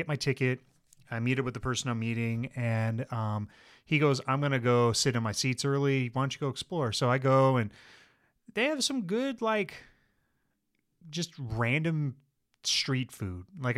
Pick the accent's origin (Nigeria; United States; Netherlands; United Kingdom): Netherlands; I was raised in the Netherlands.